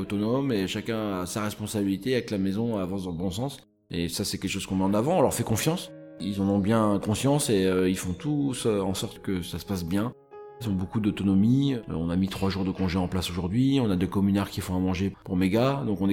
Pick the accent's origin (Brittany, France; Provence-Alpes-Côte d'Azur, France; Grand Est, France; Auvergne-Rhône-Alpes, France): Brittany, France; Donc je suis breton, ça je le revendique, hein, haut et fort